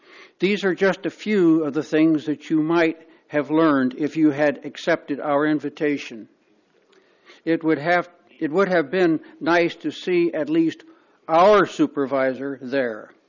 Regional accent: Los Osos, California, United States; from Los Osos.

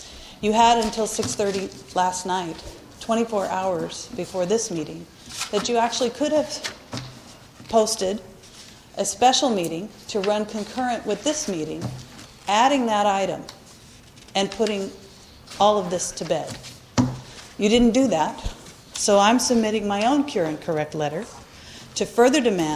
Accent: Los Osos, California, United States; Good evening … I am from Los Osos.

